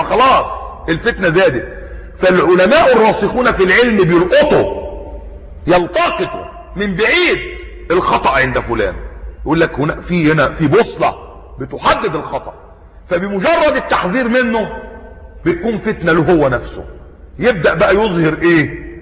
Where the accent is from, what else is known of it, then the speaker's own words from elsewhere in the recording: Egypt; يعني وجدنا برضو رجلا عندنا في مصر